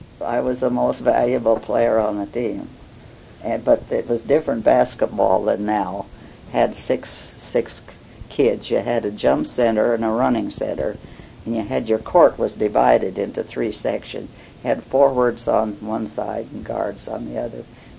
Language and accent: English; Elgin, Oregon, United States; Yeah, I was born and raised in Elgin.